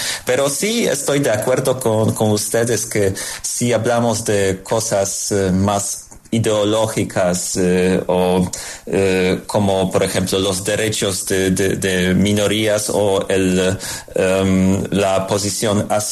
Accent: Poland; Spanish is a second language; yo soy polaco y en Polonia hemos tenido una situación muy parecida hace solo 3 o 4 años

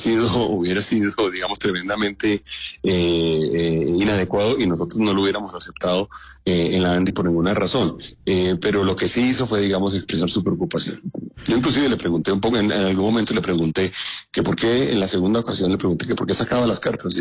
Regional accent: Colombia; si usted me pregunta a mí como colombiano

